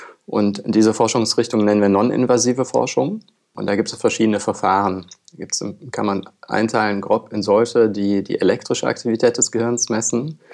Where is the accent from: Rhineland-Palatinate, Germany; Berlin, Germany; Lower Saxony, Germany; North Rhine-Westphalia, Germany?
Lower Saxony, Germany; Oldenburg; Als Oldenburger sagen wir ja nur einmal moin.